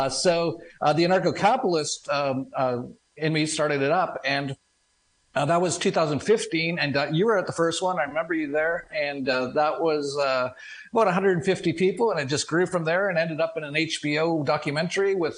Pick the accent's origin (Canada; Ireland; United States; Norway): Canada; Oh, man, it's a very long story, but I'll try to keep it short. I'm from Canada.